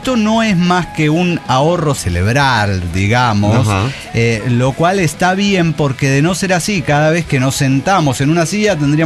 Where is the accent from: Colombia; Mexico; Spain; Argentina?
Spain; Barcelona, Catalonia; soy de Barcelona.